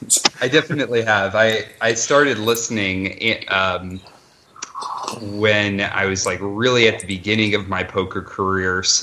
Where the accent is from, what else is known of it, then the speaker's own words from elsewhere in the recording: Ohio, United States; Yeah, I'm from the Akron, Canton area.